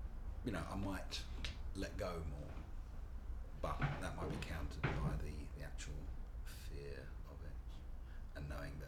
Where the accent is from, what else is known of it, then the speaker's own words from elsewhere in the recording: London, United Kingdom; I'm a complete London, really. I mean, all my family from London. I was born in London, live in London, always worked in London, and like I said, I worked for a long time, 20 years or something in central London, and I love it.